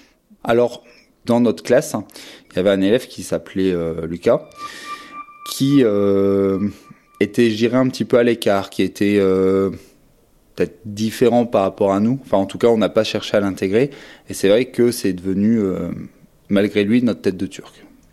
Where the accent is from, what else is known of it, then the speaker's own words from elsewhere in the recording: Hauts-de-France, France; now in Grand Est, France; j'ai 28 ans et j'habite dans la région Grand Est, en Meurthe-et-Moselle. Alors, moi j'ai grandi dans le Pas-de-Calais, dans une famille, ma foi, je dirais pas favorisée, mais j'ai jamais manqué de rien.